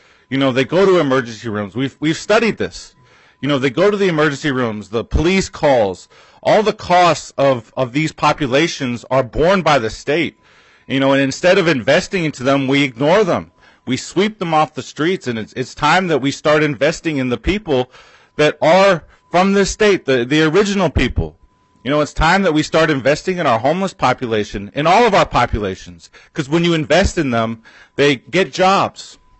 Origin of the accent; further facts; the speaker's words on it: Minneapolis, Minnesota, United States; born there; I was born in Minneapolis as a result of the Indian relocation era. They dropped our families here without any services, and so our people lived in poverty.